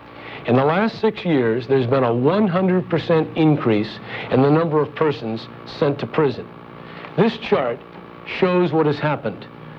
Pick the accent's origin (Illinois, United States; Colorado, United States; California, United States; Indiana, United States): California, United States; San Francisco; When I was growing up in San Francisco, my father was the district attorney